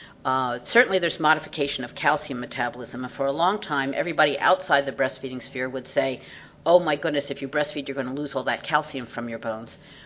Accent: United States; I grew up in the United States. I've lived in the United States. I've worked in 50 countries.

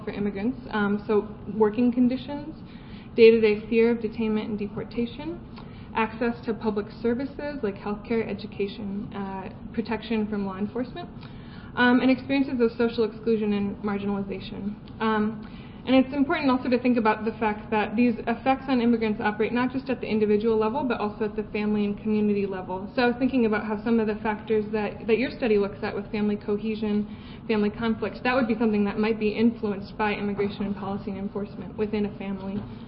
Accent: Iowa, United States; So I'll be looking at this topic by looking at an event in my home state, Iowa, as kind of a natural experiment

